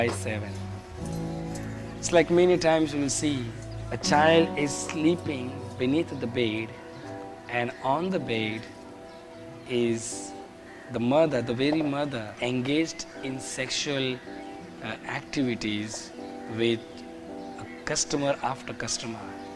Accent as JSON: {"language": "English", "town": "Mumbai", "region": "Maharashtra", "country": "India", "tie": "born or raised there", "second_language": "English", "said": "I was born and brought up in Islam, in Mumbai"}